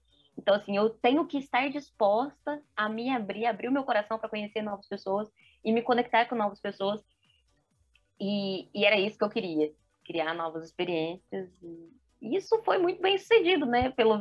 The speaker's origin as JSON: {"language": "Portuguese", "region": "Minas Gerais", "country": "Brazil", "said": "porque como boa mineira que sou, né, hospitaleira"}